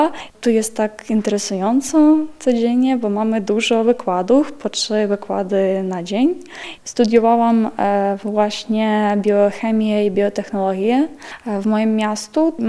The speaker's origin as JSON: {"language": "Polish", "country": "Ukraine", "second_language": "Polish", "said": "jestem Ukrainką."}